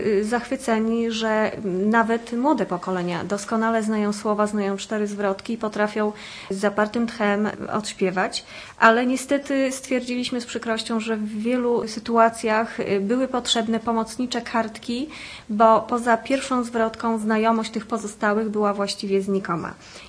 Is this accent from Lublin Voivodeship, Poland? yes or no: no; Poznań, Greater Poland Voivodeship, Poland; chociaż my poznaniacy uznajmy, że ten rok jemu jest poświęcony